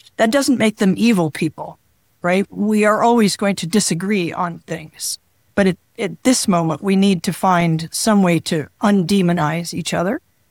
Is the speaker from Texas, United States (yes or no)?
no; Alaska, United States; I grew up in Alaska.